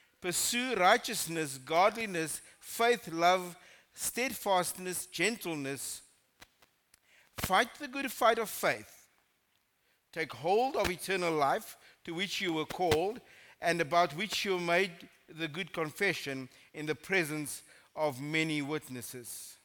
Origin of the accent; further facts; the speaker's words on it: Strand, Western Cape, South Africa; now in Worcester, South Africa; So I've been in Worcester for 8 years. I grew up in the Strand. Born and bred there, and then moved to Worcester 8 years ago